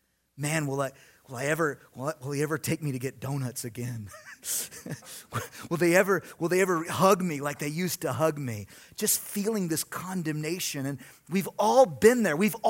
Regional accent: Long Beach, California, United States; I grew up in Long Beach, and we had this house that was right next to a drive-in movie theater.

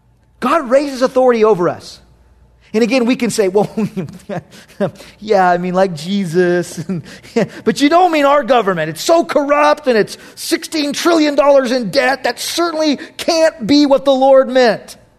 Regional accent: Long Beach, California, United States; I grew up in Long Beach, California. That's where I was born. The LBC, home

